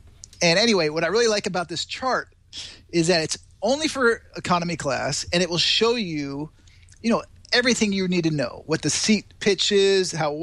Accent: Connecticut, United States; So now I'm in Connecticut, my home state.

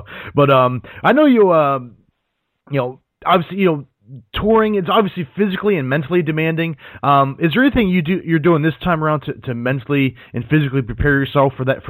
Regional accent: Cleveland, Ohio, United States; now in Nashville, United States; I'm a Midwest guy, too, man. I grew up outside of the Cleveland, Ohio area.

